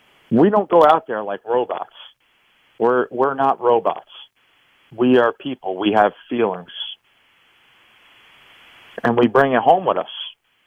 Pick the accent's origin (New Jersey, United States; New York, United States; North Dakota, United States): New Jersey, United States; you know, I'm from New Jersey, and I flew down to Florida.